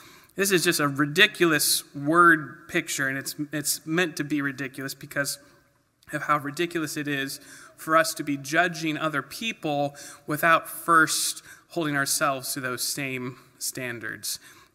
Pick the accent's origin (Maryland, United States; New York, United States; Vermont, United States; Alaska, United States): Alaska, United States; Wasilla; I grew up here in Wasilla, so I'm used to thousands, not millions in one area.